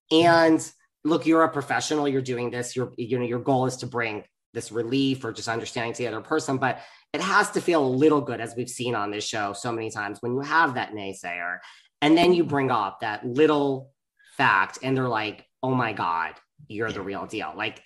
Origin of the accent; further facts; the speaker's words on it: New York, United States; I'm from New York. I'm hardened.